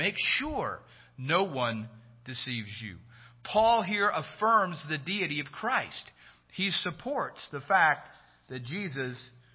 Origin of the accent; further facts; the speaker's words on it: California, United States; I'm from Northern California, Napa, Sonoma, Mendocino. Many of you know what that is. That's wine country.